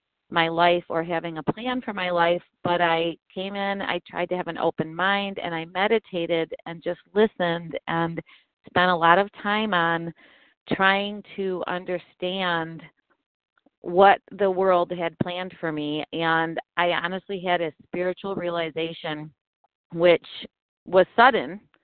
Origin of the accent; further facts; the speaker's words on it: Michigan, United States; I'm actually from Michigan.